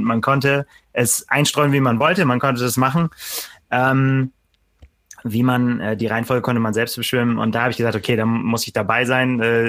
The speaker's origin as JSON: {"language": "German", "region": "Northern Germany", "country": "Germany", "said": "ich komme hier aus dem Norden, bin gebürtiger Norddeutscher und war aber viele Jahre im Süden zum Arbeiten und bin dann wieder hochgekommen, als ich bei Triathlon angefangen habe, 2016."}